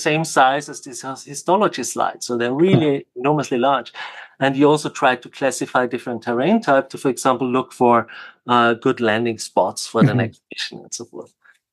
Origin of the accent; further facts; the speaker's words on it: Austria; accent: Austrian; English is a second language; I had my undergrad was in mathematics in Austria, which you can hear from my Arnold Schwarzenegger accent.